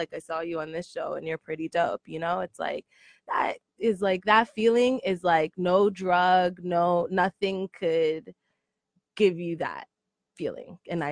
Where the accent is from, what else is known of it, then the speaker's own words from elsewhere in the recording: Canada; I'm Canadian black, which is just a different type of black person.